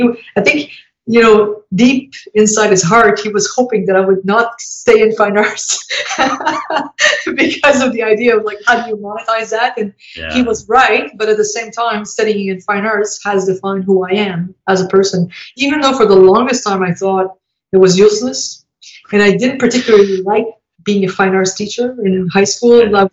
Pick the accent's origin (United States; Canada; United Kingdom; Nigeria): Canada; Ontario; well, I came from Ontario